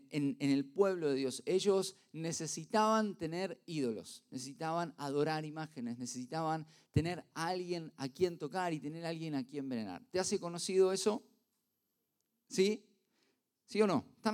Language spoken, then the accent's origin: Spanish; Avellaneda, Buenos Aires Province, Argentina; Nosotros somos de Avellaneda, no sé si alguno conoce, más precisamente de Villa Domínico.